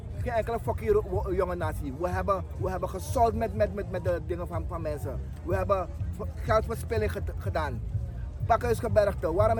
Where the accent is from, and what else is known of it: Suriname